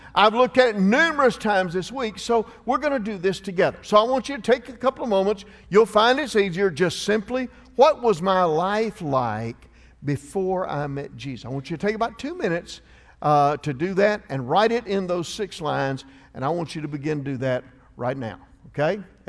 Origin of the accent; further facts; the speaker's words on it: Atlanta, Georgia, United States; I grew up in Atlanta, Georgia. I had one younger sister, and we had a very stable home.